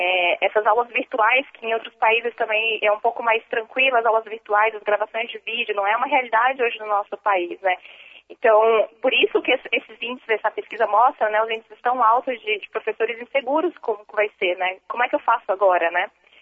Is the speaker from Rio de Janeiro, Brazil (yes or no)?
no; Brasília, Federal District, Brazil; now in São Paulo, Brazil; vivi a vida toda em Brasília, mas agora estou em São Paulo, né?